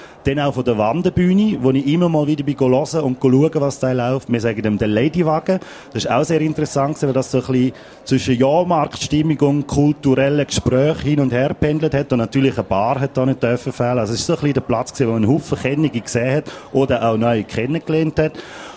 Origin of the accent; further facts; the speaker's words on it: Appenzell Innerrhoden, Switzerland; Aber wenn ich dann wieder herkomme auf Innerrhoden, höre ich es dann einmal im Ausgang. Schwätze ist jetzt gerne einmal richtig bei uns oben.